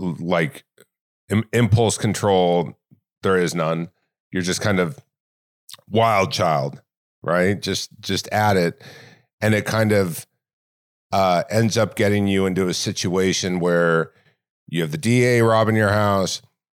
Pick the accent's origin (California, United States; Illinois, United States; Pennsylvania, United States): California, United States; And I grew up in Nelly Gale Ranch, right?